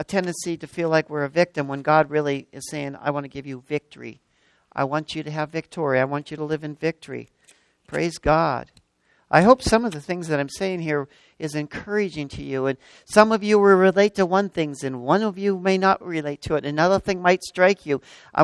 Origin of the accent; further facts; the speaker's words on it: Erie, Pennsylvania, United States; I was born and raised in Erie, so in around that area.